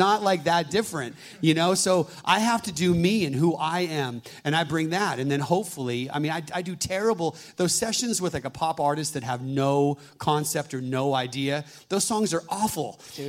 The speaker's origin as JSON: {"language": "English", "region": "California", "country": "United States", "tie": "born or raised there", "said": "I grew up in the Bay Area, and there was I was 14, and I was at the beach in Año Nuevo, north of Santa Cruz."}